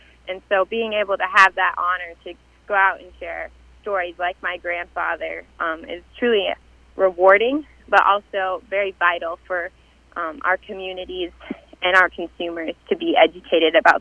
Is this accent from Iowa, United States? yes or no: no; Pine Island, Minnesota, United States; I grew up in just outside Pine Island, Minnesota, on my family's dairy farm.